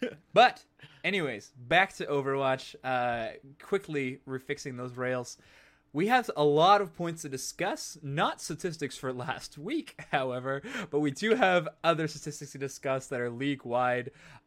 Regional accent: Canada; I'm Canadian, so I won't do it back.

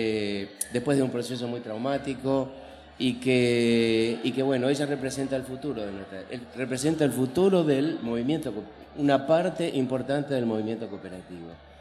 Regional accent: Recreo, Santa Fe, Argentina; Yo soy de Recreo, provincia de Santa Fe, una ciudad de menos de 20.000 habitantes

